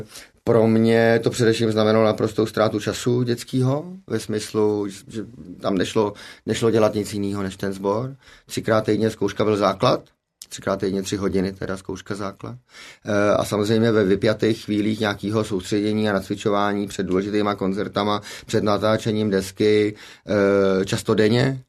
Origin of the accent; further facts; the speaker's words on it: Prague, Czechia; Jinak to bude nudný, hele, vyrůstal jsem v Praze